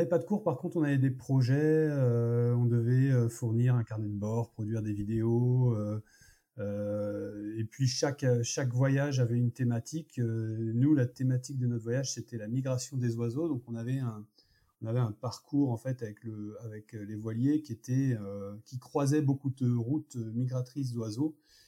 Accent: Paris, Île-de-France, France; born there; je suis vraiment pas issu d'une famille de marins, plutôt d'Auvergnat, et je suis né à Paris

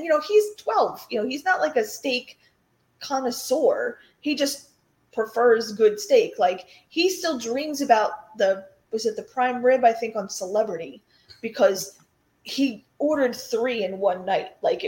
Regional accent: New Jersey, United States; I am from New Jersey. I grew up, cheesecake was like a staple in my house.

